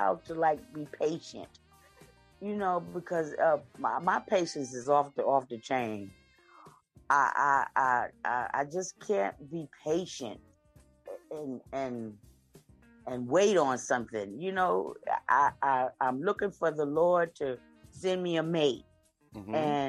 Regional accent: New York, United States; now in Pittsburgh, United States; I don't know. I'm actually from New York. I moved out.

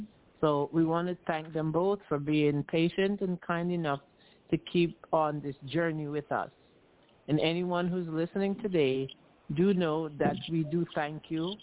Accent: Antigua & Barbuda; now in United States; I am from Antigua.

